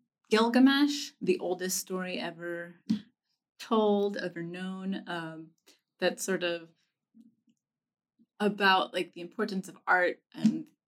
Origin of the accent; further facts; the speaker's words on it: Nebraska, United States; now in New York, United States; And I'm from Nebraska, and I was sort of like homesick for Nebraska